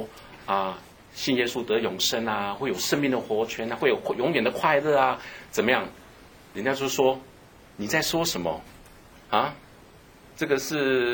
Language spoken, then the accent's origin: Chinese; China; 我们中国人是说国父是孙中山嘛哈